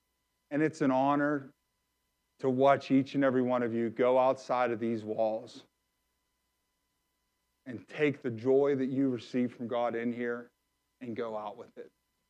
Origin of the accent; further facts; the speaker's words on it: McKeesport, Pennsylvania, United States; I wanted a certain instrumental to be played right now because I am from McKeesport.